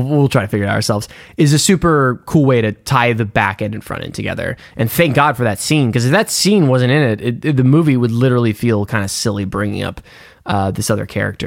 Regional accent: Florida, United States; you know, we're from Florida. We live in Florida, and we're like a mixed, we're a swing state, red and blue, deep runs through our veins.

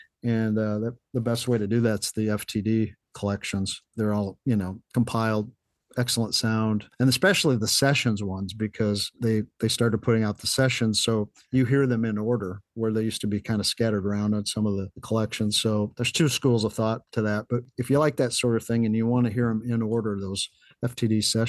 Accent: Iowa, United States; Jim's from Iowa. I'm from Iowa.

